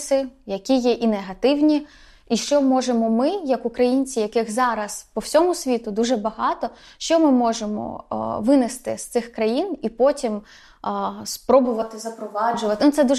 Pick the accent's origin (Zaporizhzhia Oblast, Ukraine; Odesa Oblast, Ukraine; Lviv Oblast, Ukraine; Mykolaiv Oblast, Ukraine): Odesa Oblast, Ukraine; Odesa; now in Kyiv, Ukraine; бо я сама з Одеси, а живу в Києві